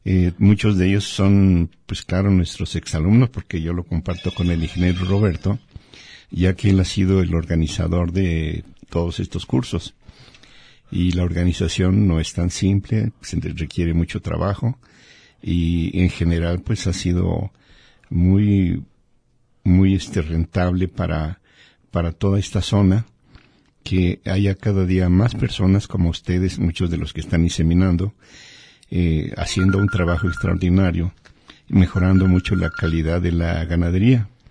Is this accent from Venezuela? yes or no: no; León, Guanajuato, Mexico; now in Jalisco, Mexico; soy de León, Guanajuato. Pues sí, es cierto. Allá duermo, pero vivo en Jalisco.